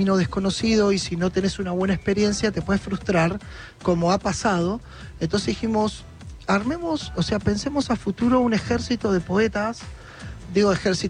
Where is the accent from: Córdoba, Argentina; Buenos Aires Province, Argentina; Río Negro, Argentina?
Buenos Aires Province, Argentina; Pilar; Sí, soy del Partido de Pilar